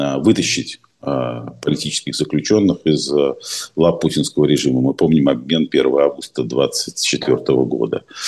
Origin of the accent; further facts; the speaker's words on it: Saint Petersburg, Russia; находится в моем родном городе и одновременно с этим осуществляет фактически холодомор Украины